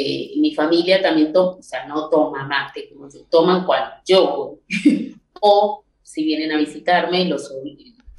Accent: Medellín, Antioquia, Colombia; como Medellín tampoco es Caribe, de donde soy yo

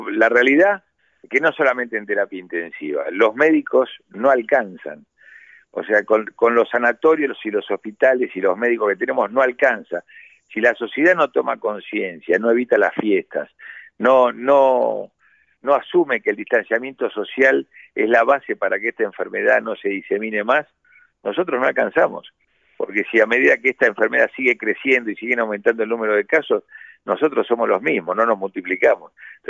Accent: Buenos Aires, Argentina; Buenos Aires es una ciudad rica, yo nací y me crié acá, he trabajado en Estados Unidos y en Europa, pero me he criado acá

